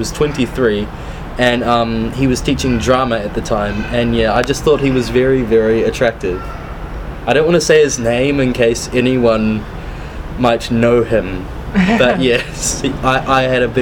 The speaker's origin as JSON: {"language": "English", "country": "New Zealand", "tie": "born or raised there", "also_born_or_lived": "Ireland", "said": "I was born in New Zealand, but in 2003, my brother and I moved over to Ireland to live with our mum, and then we moved back to New Zealand in September of 2008."}